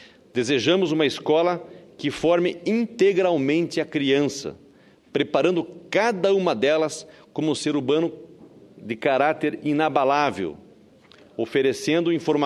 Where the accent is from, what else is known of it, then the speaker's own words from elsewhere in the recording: Rondônia, Brazil; Como brasileiro, amo meu país. Como cidadão, desejo trilhar um caminho em prol ao desenvolvimento do Brasil.